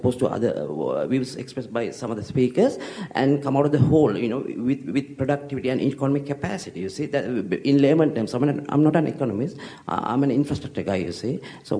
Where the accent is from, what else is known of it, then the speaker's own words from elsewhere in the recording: Sydney, New South Wales, Australia; from Sydney.